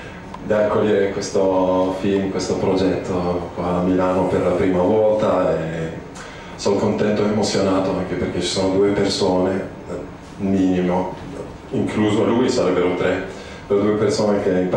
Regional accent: Casablanca, Casablanca-Settat, Morocco; now in Europe; Io vengo cresciuto a Casablanca, in Marocco

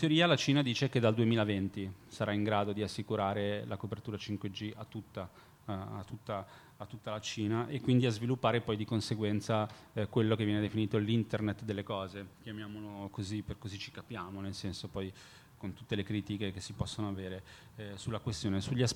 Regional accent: Genoa, Liguria, Italy; Sono genovese, quindi non è che poi sono laziale, per dire che sciocco.

